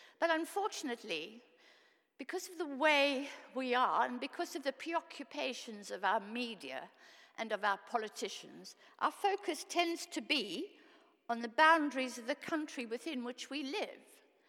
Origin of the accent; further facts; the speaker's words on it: South Africa; I once went back to South Africa, my home country, and visited my family who live in a very poor part of Johannesburg and who are not very well off.